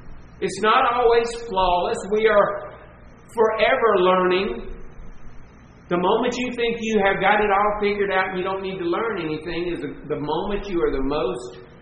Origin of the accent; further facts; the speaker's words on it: the South, United States; because we are Baptist and we're from the South